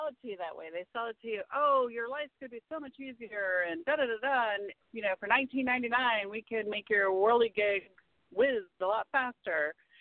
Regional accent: Florida, United States; I grew up in the 80s, I grew up in Florida, I grew up in the poverty lines, jobs are far and few between, wages are horrible.

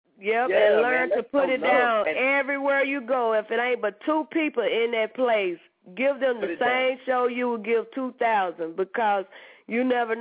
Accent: Arkansas, United States; however, they know I come from Arkansas. I can't pronounce these names.

